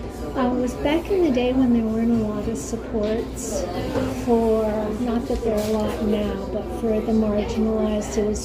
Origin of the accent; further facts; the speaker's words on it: Pennsylvania, United States; born there; I was born in the U.S. I was born in Pennsylvania, and lived a very protected, privileged life